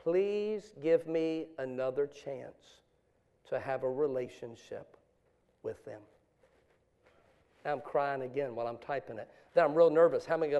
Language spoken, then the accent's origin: English; Baton Rouge, Louisiana, United States; So I'm growing up in Baton Rouge, Louisiana. My dad's never home.